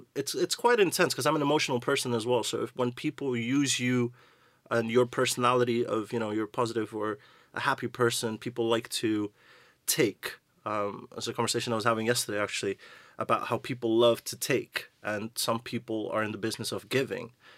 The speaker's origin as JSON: {"language": "English", "country": "Netherlands", "tie": "born or raised there", "said": "I'm from Holland, born and raised. My dad's Indian. My mom is South American. She's from Suriname"}